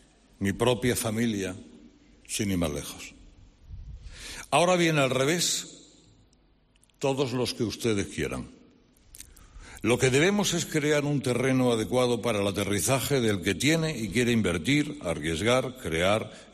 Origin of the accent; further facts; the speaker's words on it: Catalonia, Spain; also born or lived in Andalusia; podría haber sido catalán. Por aquella Cataluña adorable en la que me crié y a la que hoy casi no reconozco.